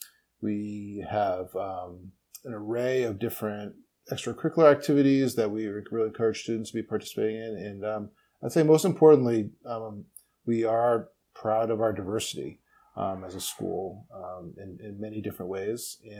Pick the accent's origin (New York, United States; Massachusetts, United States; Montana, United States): Massachusetts, United States; So I am hailing from Massachusetts, just outside of Boston.